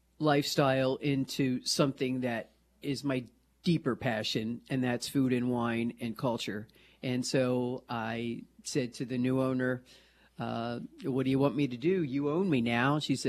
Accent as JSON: {"language": "English", "town": "Baltimore", "region": "Maryland", "country": "United States", "lives_now": "Nashua, United States", "said": "But I'm from Baltimore."}